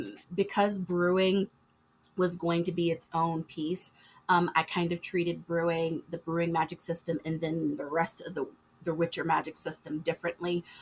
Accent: Florida, United States; And I live in Florida. I'm born and raised in Florida.

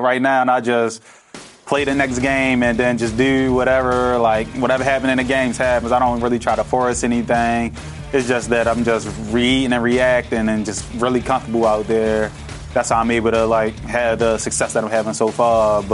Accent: Baltimore, Maryland, United States; also born or lived in Nebraska; I grew up in Baltimore, but I had 3 years in Nebraska. I had 2 years of high school and 1 year of college.

